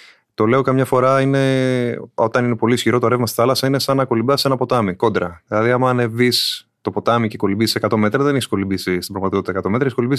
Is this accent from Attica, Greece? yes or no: yes; Athens, Attica, Greece; Δεν είμαι από νησί, από την Αθήνα είμαι.